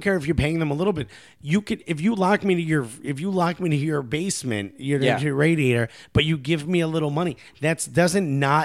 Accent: Newark, New Jersey, United States; I grew up in Newark, New Jersey. Newark's government was corrupt.

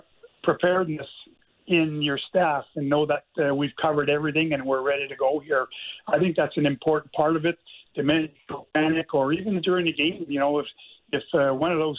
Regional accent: Canada; being a Canadian, I'm hoping that Edmonton can pull this off here

